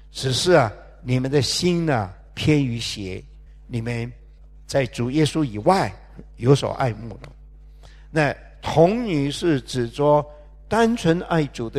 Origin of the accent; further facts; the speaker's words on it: China; 我们现在这个身体是必死的啊，我们中国人不大喜欢听死啊